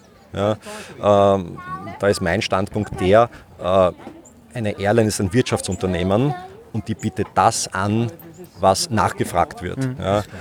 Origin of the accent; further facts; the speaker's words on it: Schwechat, Lower Austria, Austria; In Schwechat.